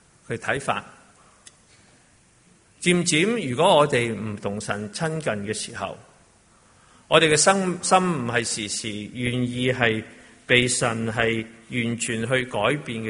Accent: China; 我们知道我们是中国人

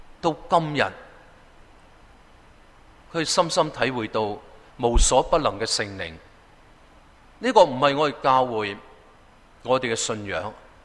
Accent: Guangdong, China; 因为广东话圣经大部分我是广东人的，一读入去好知道个意思。

